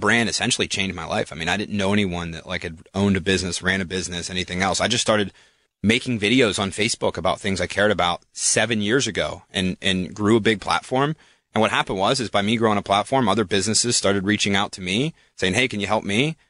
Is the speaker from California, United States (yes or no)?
no; New Castle, Pennsylvania, United States; Newcastle.